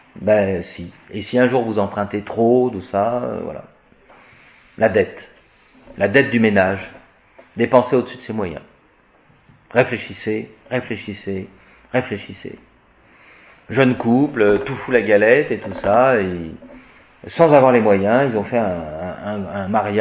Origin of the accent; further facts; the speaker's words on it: France; On voulait que ça soit 50-50 parce qu'on voulait pas être vexé, parce qu'on est français.